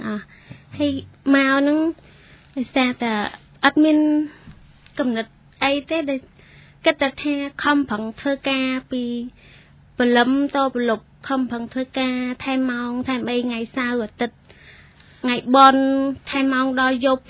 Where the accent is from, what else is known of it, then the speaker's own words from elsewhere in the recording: Prey Veng, Cambodia; ខ្ញុំនៅស្រុកកំណើតនៅខេត្តព្រៃវែង